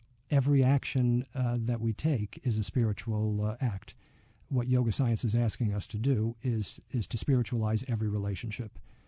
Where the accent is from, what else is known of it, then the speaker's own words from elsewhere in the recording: Albany, New York, United States; When I was a child growing up in Albany